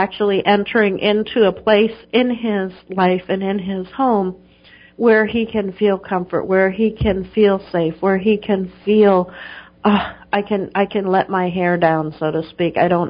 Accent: Alaska, United States; I feel that there's a woman here in my home state that is feeling that type of negativity

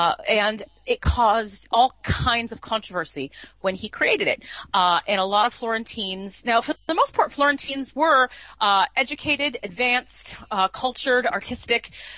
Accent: California, United States; As a Californian, I was so disgusted by it.

